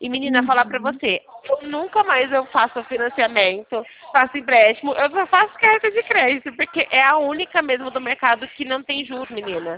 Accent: Sumaré, São Paulo, Brazil; Eu sou, na verdade, aqui de Sumaré, interior de São Paulo.

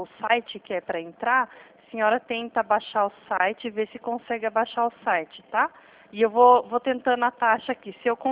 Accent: Atibaia, São Paulo, Brazil; Eu sou do estado de São Paulo, tá? De Atibaia, interior de São Paulo

